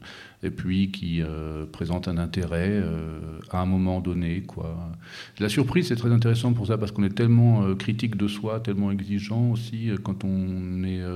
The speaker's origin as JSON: {"language": "French", "region": "Brittany", "country": "France", "tie": "born or raised there", "said": "de mon coin de là où j'ai grandi, en Bretagne."}